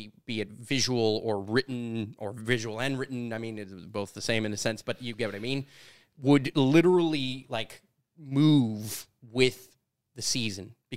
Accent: Canada; And I was like, oh, but I'm Canadian.

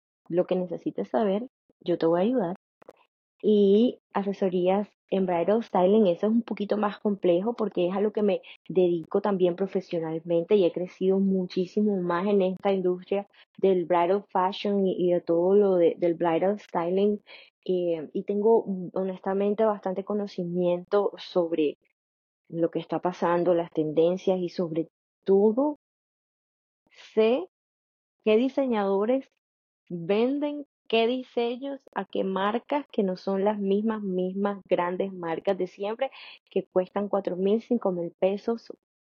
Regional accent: Colombia; no Colombia, digamos. Voy a ser muy específica. De donde yo soy, donde yo nací.

